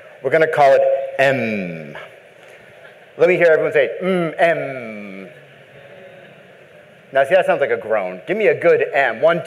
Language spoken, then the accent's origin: English; Boston, Massachusetts, United States; also born or lived in Arizona; Being an East Coast guy, I grew up in Boston, and I ended up going to Arizona State where I got a degree in computer science.